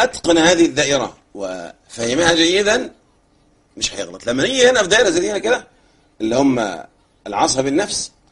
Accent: Egypt

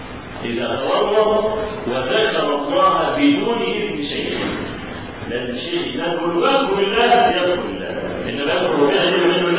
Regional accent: Cairo, Cairo Governorate, Egypt; احنا عندنا في القاهره ميدان اسمه ميدان باب الشعريه.

